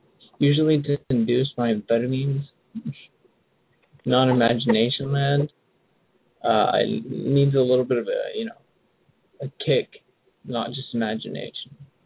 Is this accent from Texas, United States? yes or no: yes; Texas, United States; Fucking, I'm from Texas. Nigga, I've had every jerky there is.